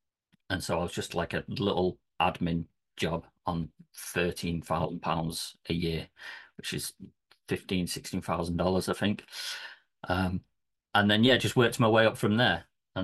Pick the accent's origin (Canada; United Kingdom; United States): United Kingdom; Manchester, North West England; now in England; So I'm from Manchester in the UK. Moved down to the Midlands now